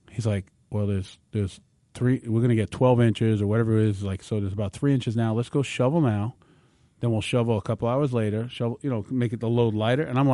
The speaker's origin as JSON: {"language": "English", "region": "New York", "country": "United States", "tie": "born or raised there", "said": "I grew up in New York, so and we didn't have a garage"}